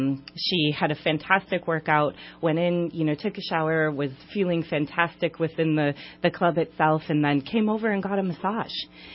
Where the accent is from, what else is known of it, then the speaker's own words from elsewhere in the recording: Wisconsin, United States; now in Reading, United States; I'm originally from Wisconsin, so I've been here for about now going on 10 years.